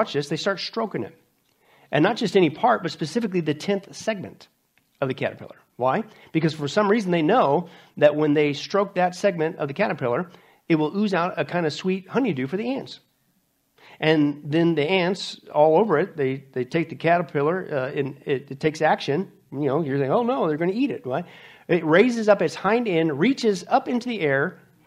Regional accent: Midwest, United States; I grew up in the Midwest, took them for granted.

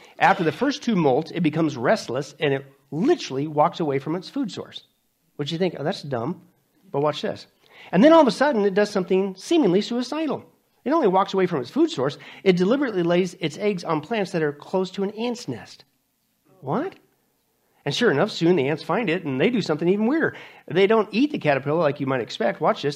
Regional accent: Midwest, United States; I grew up in the Midwest, took them for granted.

